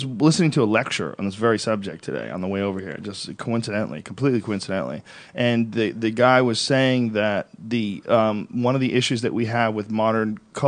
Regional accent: Boston, Massachusetts, United States; Growing up in Boston, there's something that I appreciate about cold weather

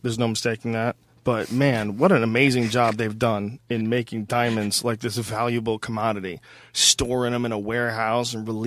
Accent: Boston, Massachusetts, United States; Oh yeah, I grew up in Boston, so … is royalty.

